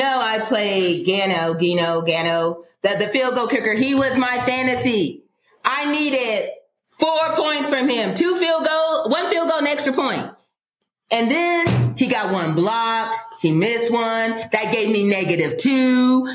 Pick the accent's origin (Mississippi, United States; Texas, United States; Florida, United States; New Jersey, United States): Mississippi, United States; born there; born in Mississippi.